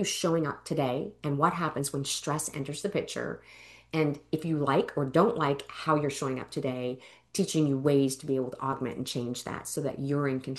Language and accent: English; Canada; also born or lived in New Brunswick; I grew up in Canada, and so lots of snow.